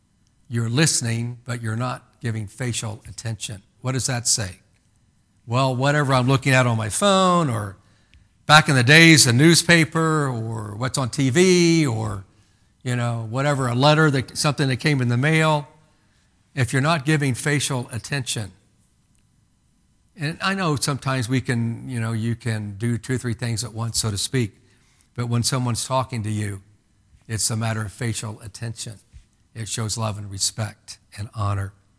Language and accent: English; Indiana, United States; because that's the way I grew up in Indiana.